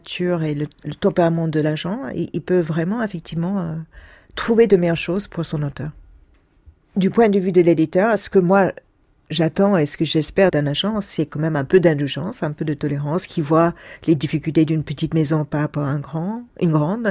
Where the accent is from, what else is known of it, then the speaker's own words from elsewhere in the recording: United States; French is a second language; now in France; Je suis américaine, mais je suis en France depuis longtemps.